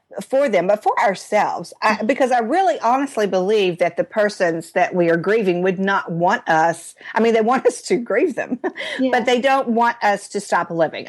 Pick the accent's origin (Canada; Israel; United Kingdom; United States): United States; the South; I'm from the South. We call it a pocketbook.